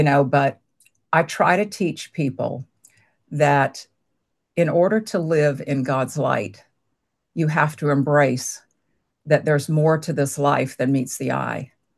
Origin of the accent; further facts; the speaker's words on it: Savannah, Georgia, United States; So I grew up in Savannah, Georgia. I was born and reared there.